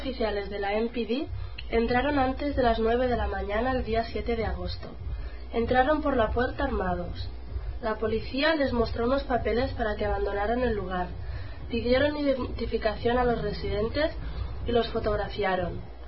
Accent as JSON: {"language": "Spanish", "region": "Catalonia", "country": "Spain", "said": "de Cataluña y voy a leer la versión española"}